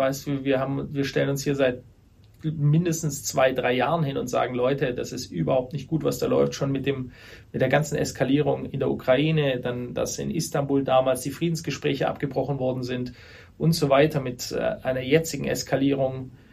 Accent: Stuttgart, Baden-Württemberg, Germany; ich möchte jetzt aber nur mal für meine Heimatstadt Stuttgart sprechen

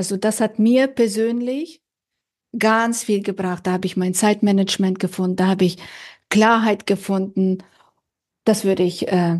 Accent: Russia; now in Germany; ich bin ja nicht in Deutschland geboren, ich komme ja aus Russland und ich habe ganz viel in der Natur verbracht. Wir haben Berge in einem Tal gewohnt, also sehr idyllisch

